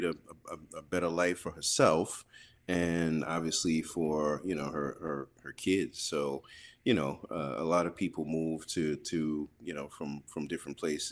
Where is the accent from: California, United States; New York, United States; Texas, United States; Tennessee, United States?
New York, United States; Long Island; also born or lived in Brooklyn; and grew up in born in Brooklyn and grew up in Long Island, New York.